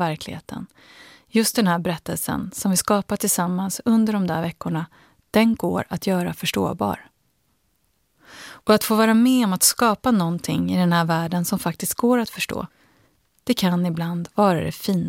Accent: Hjorthagen, Stockholm County, Sweden; Jag sitter i soffan hemma i Hjorthagen. Året är 1988, jag är 12 år och nu sitter jag, mamma, pappa och syrran framför tvn och väntar på att kvällens tv-teater ska börja.

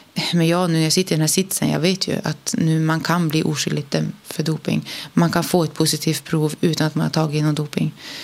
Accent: Norrland, Sweden; accent: Norrland; now in Klippan, Sweden; Jag kommer alltid vara en norrlänning.

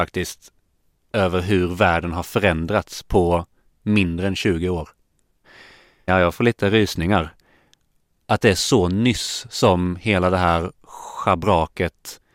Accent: Linköping, Östergötland, Sweden; accent: östgötska mixed with skånska; also born or lived in Lund / Bohuslän / Bolivia; Min pappa är från Kuba. Min mamma från Skåne då. Mina första 6 år bodde vi lite i Bohuslän. Och sen Bolivia när jag var 5 i 1 år. Och sen landade vi i Linköping, där jag är uppvuxen till studenten.

